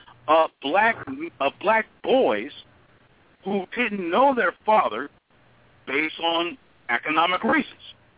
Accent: San Francisco, California, United States; I'm from San Francisco.

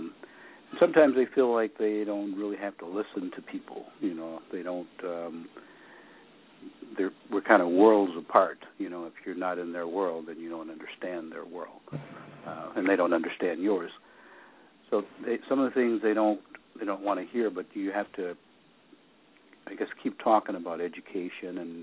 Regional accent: Alabama, United States; born there; I was born in Alabama, the Deep South, and I came through the era of Jim Crowism, a lot of segregation, discrimination.

